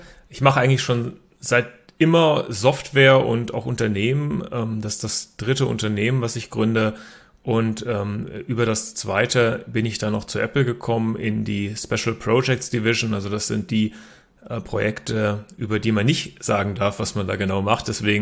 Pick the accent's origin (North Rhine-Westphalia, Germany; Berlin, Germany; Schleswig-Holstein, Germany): Berlin, Germany; born there; Ich bin sogar selber in Berlin geboren, habe aber meine Hochschulausbildung in Karlsruhe erhalten. Also so bin ich im Prinzip über mein eigenes Studium dann nach Baden-Württemberg gekommen.